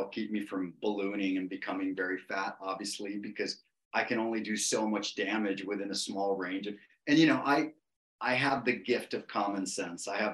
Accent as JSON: {"language": "English", "country": "Costa Rica", "said": "So I'm from Costa Rica, right?"}